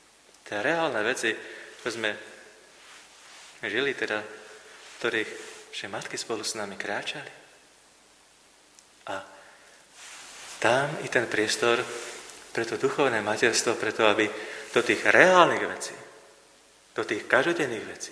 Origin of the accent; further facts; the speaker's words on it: Skalica, Trnava Region, Slovakia; born there; Včera mi náš pán farár, ktorý bol v Skalici v mojom rodisku